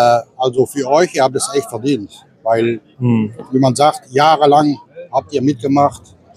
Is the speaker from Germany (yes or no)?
no; Brussels, Belgium; now in Netherlands; Wir werden auch als Belgier auch eingeladen in England, die Veteranen aus Brüssel, wo ich auch eigentlich von bin. Ich bin zwar in Holland, aber macht nichts aus.